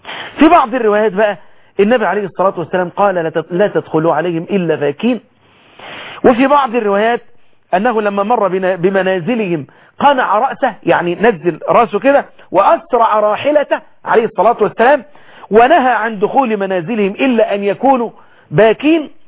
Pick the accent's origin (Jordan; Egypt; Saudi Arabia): Egypt